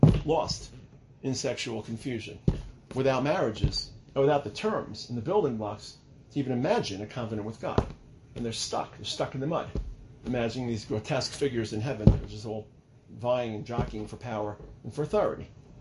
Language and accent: English; United States; So, for example, I'm an American, so excuse my homieism